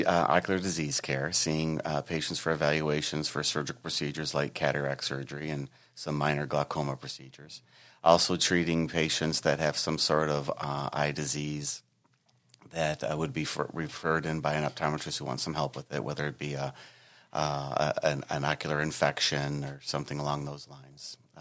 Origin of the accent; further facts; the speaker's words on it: Michigan, United States; So I grew up in a city just outside of Michigan, outside of Detroit, in Michigan.